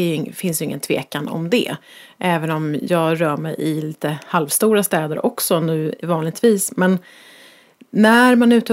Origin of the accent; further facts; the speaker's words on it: Stockholm, Stockholm County, Sweden; Jag är ju stockholmare i grunden